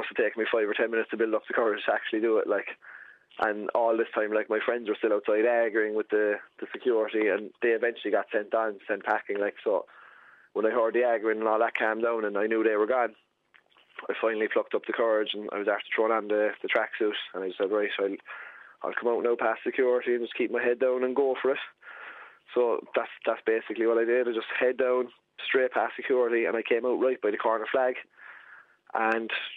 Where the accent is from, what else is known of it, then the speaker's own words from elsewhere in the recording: Cork, Munster, Ireland; look, lads, I'm from Cork and from Ireland, and so any chance I could sit with you.